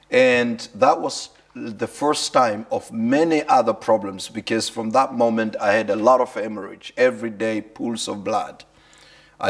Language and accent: English; Kenya; originally born and raised in Kenya, from a very, very humble and poor background.